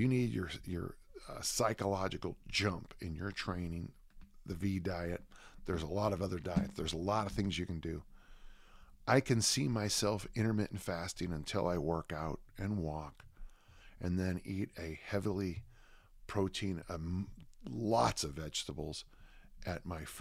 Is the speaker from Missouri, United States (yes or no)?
no; South San Francisco, California, United States; And when I grew up in South San Francisco, the hose water was so hot in the summer